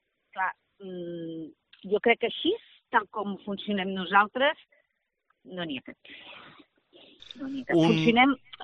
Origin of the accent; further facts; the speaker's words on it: Catalonia, Spain; primer que nosaltres som catalans, aquesta és la diferència principal